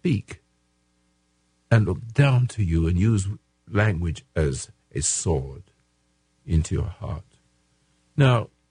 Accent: England, United Kingdom; Because I come from England, and the upper crust, they speak a special kind of English that gets under your skin.

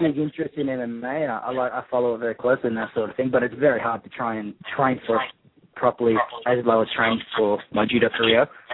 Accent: Portugal; English is a second language; He's from Brazil and I'm from Portugal, but it's a pretty common surname within the Portuguese-speaking community.

